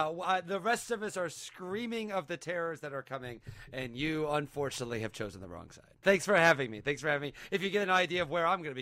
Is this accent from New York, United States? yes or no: no; Mattoon, Illinois, United States; You know, I said growing up in Mattoon, you know, it's a little bit more Cardinals an hour south of Champaign